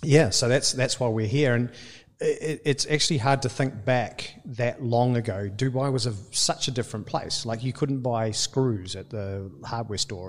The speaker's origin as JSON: {"language": "English", "country": "New Zealand", "said": "Today I was very proud as a New Zealander that we won the America's Cup."}